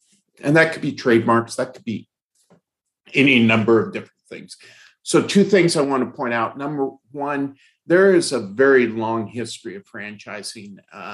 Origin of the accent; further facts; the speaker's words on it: Fresno, California, United States; I think it all started in my youth in Fresno, California. I grew up in Fresno.